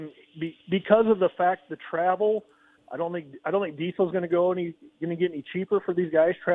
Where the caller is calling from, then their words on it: Le Mars, Iowa, United States; Calling from Lamars, Iowa.